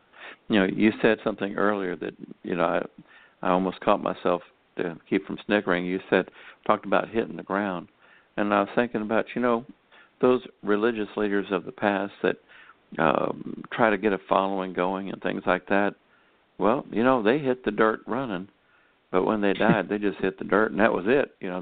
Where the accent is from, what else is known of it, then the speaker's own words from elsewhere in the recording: Mississippi, United States; even though I'm from Mississippi, I don't really know who Vern is